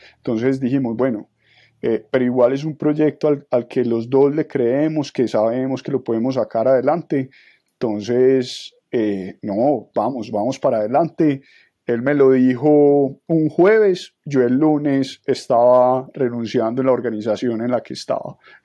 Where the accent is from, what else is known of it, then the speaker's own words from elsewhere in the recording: Medellín, Antioquia, Colombia; now in Bogotá, Colombia; También pues tuve que estar en la ciudad de Bogotá, yo soy de Medellín, tuve que emigrar a la ciudad de Bogotá porque allá quedaba la oficina principal.